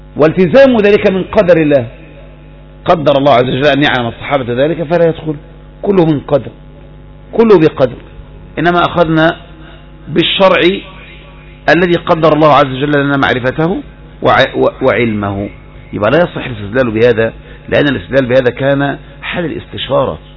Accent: Egypt; الآن عندنا في مصر، لكن إحنا عندنا وباء كبدي

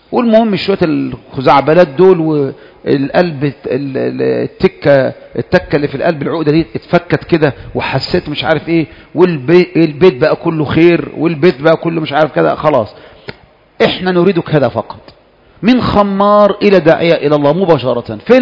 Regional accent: Kafr El Sheikh Governorate, Egypt; now in Faiyum, Egypt; أنا منين أصلا؟ أنا منين؟ أنا في الفيوم أو جاي لك الفيوم، أنا منين أصلا؟ أنا من كفر الشيخ،

